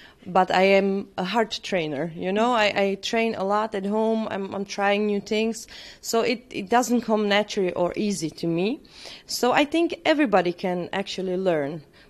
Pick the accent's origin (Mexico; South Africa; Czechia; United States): Czechia; I come from Czech Republic